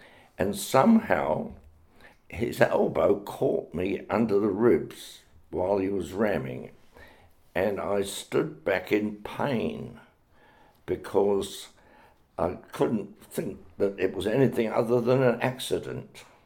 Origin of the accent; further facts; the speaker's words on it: England, United Kingdom; now in Hastings, New Zealand; being an Englishman, I had a little more difficulty